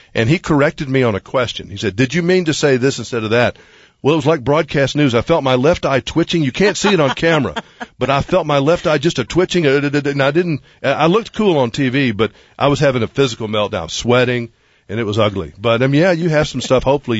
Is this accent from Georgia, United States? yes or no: no; Montgomery, Alabama, United States; I was from Montgomery, Alabama as a little boy.